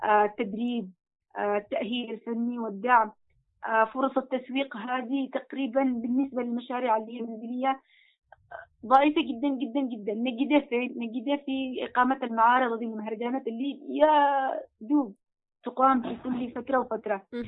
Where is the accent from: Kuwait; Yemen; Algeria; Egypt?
Yemen; عندنا في اليمن،